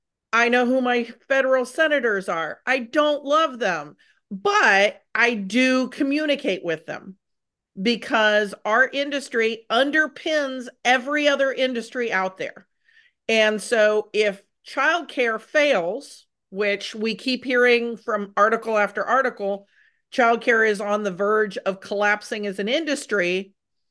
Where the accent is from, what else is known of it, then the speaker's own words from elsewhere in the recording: Texas, United States; I grew up here in Texas, so I'm used to part-time legislators.